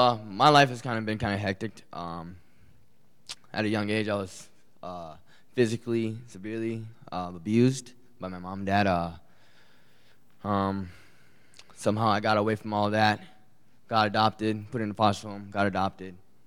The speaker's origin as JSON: {"language": "English", "region": "Minnesota", "country": "United States", "also_born_or_lived": "Virginia", "moved": "yes", "lives_now": "South Dakota, United States", "said": "I came from Minnesota, actually, so y'all know, from Minnesota to Virginia, from Virginia to South Dakota."}